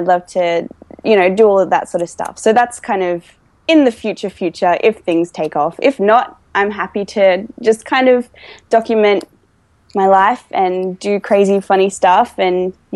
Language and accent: English; Wagga Wagga, New South Wales, Australia; I studied acting in my hometown of Wagga Wagga